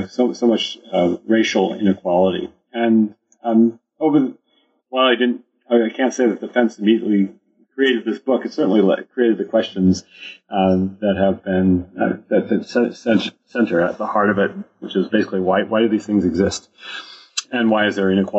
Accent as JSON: {"language": "English", "country": "United States", "tie": "born or raised there", "said": "I grew up in the United States. And when you grow up in the United States, you're keenly aware of the color line in cities."}